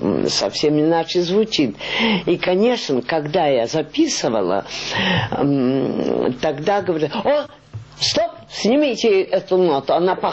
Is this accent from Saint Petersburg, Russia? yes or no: no; Rostov-on-Don, Rostov Oblast, Russia; now in Moscow, Russia